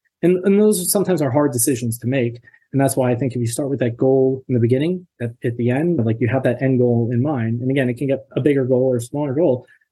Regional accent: New Jersey, United States; The long story short is I grew up in New Jersey and grew up in a great family, but not entrepreneurial minded.

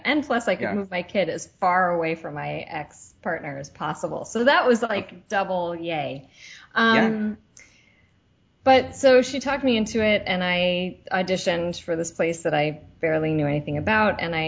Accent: New Jersey, United States; No, I grew up in New Jersey.

